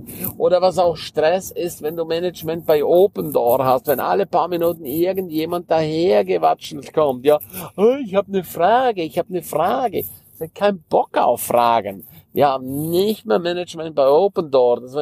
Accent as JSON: {"language": "German", "country": "Switzerland", "said": "ich bin ja auch ein Schweizer"}